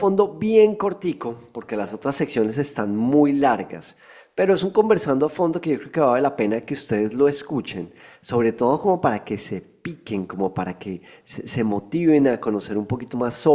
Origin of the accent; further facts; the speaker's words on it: Colombia; yo soy colombiano y nos reconocen en muchos países, ojalá por ser cafetero